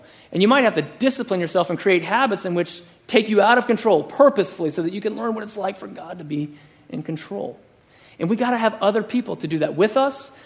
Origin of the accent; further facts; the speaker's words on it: Texas, United States; We're from West Texas.